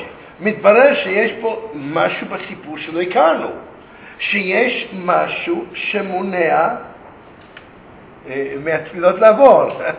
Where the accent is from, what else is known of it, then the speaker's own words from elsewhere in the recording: Petah Tikva, Central District, Israel; אני גדלתי בפתח תקווה